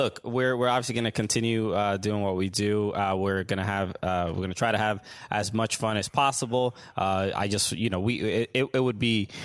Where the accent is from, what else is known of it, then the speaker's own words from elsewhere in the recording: Brooklyn, New York, United States; I'm from Sunset Park, Brooklyn. I have a lot of family that lives around that train station that uses that stop every day.